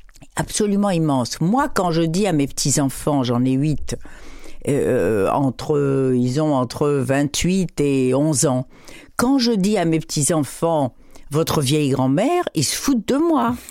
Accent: Morocco; parce que quand j'étais enfant au Maroc

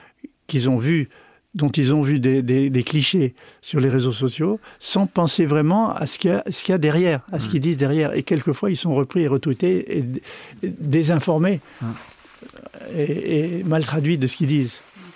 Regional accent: France; moved away; Je venais de France, j'étais premier cours

